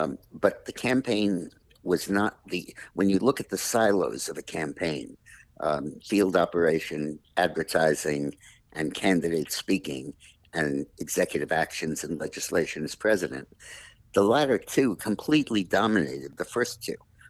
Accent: New York City, New York, United States; I grew up in New York City, in Manhattan, on 85th Street and West End Avenue.

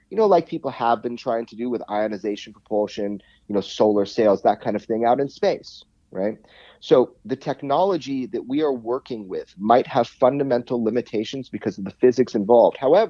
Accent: Santa Monica, California, United States; Born and raised in Los Angeles, Santa Monica, California.

